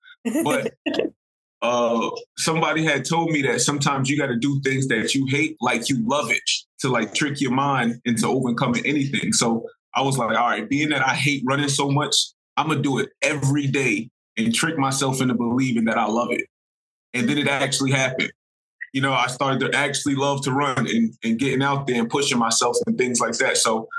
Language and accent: English; Jersey City, New Jersey, United States; now in Houston, United States; I'm actually from Jersey City, New Jersey, born and raised. Love it to death. But I live in Houston now, and it's completely different.